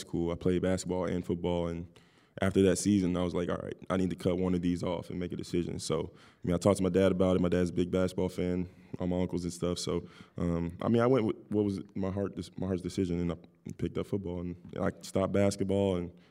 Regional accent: Westchester, Illinois, United States; I grew up right outside of, I would say, right outside Hillside area. It's called Westchester, Illinois. Not too many people have heard of it, but it's a good town, good people.

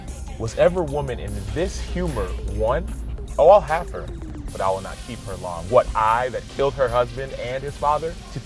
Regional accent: Dallas, Texas, United States; Born and raised in Dallas. Parents are from Nigeria. They're born and raised over there.

